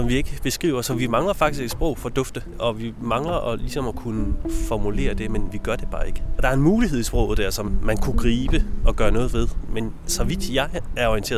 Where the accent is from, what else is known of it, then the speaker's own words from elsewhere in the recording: Silkeborg, Central Denmark Region, Denmark; Jeg er vokset op i noget, der hedder Ekodalen ved Silkeborg. Uden for Silkeborg. Ved en skov.